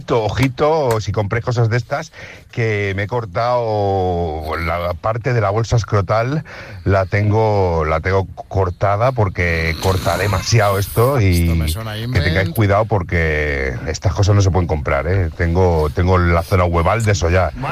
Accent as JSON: {"language": "Spanish", "town": "Alcobendas", "region": "Community of Madrid", "country": "Spain", "said": "de Alcobendas"}